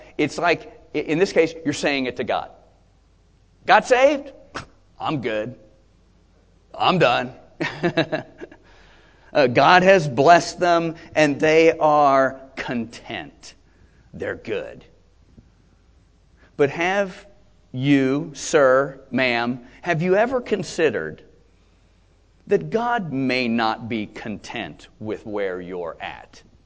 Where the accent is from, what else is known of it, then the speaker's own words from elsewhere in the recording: Georgia, United States; When I grew up in South Georgia, and there's kind of a saying we'd have